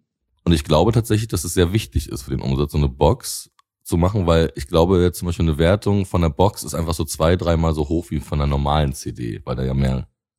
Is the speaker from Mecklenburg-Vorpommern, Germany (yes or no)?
yes; Rostock, Mecklenburg-Vorpommern, Germany; also nun mal jetzt für mich als Laien, als Rostocker